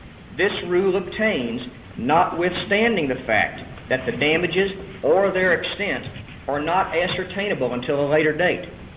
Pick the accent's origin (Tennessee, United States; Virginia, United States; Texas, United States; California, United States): Texas, United States; Houston; I'm from Houston.